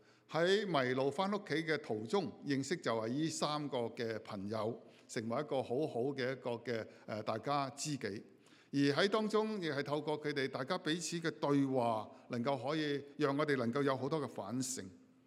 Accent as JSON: {"language": "Chinese", "country": "China", "said": "这个都是很正常，我们作为一个中国人的父母一个的期待。"}